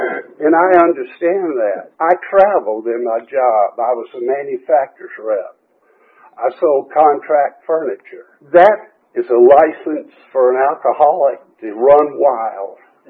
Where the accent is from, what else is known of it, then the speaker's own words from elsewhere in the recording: Atlanta, Georgia, United States; I grew up in Atlanta and right around Peachtree Battle area, right around Bobby Jones Golf Course